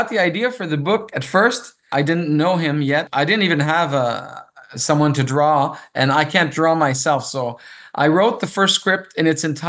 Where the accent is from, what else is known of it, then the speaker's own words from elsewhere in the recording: Quebec, Canada; I'm perfectly bilingual. I'm from the Outaouais region, so I can read as comfortably in French as in English